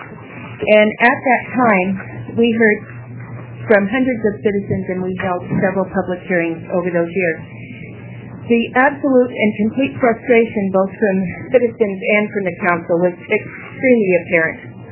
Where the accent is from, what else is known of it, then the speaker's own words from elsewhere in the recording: Medford, Oregon, United States; Mr. Chair, members of the committee … I'm from Medford.